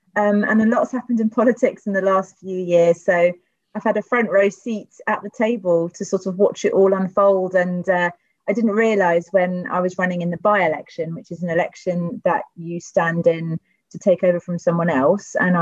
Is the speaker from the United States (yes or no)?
no; Tooting, London, United Kingdom; So I grew up in Tooting, which is the area that I represent, and have a Polish mum, a Pakistani dad